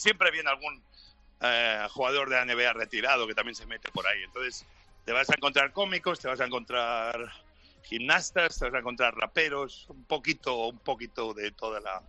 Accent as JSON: {"language": "Spanish", "town": "Santa Coloma de Cervelló", "region": "Catalonia", "country": "Spain", "tie": "born or raised there", "said": "Yo de chico tuve un gran partido en el equipo de juveniles de mi pueblo, en Santa Coloma de Cervelló."}